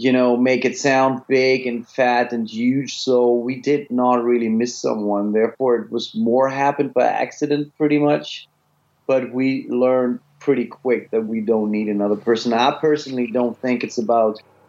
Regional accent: Bremen, Germany; moved away as an adult; now in Florida, United States; And growing up in Bremen, northern Germany, I was ready for some sun in my life.

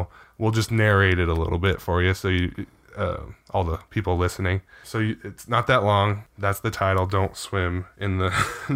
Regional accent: United States; now in Australia; Do we have one here in Australia? I don't know. I'm an American.

